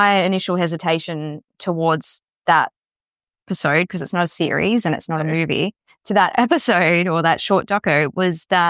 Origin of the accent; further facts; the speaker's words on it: Australia; They're like it's on the tip of our tongue and we're Australian.